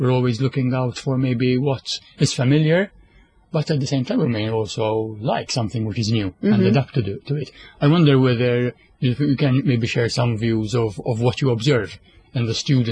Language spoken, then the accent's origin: English; Hamrun, Malta; now in Gzira, Malta; Gzira, where I live, and Hamroun, which is sort of my hometown where I still have friends and family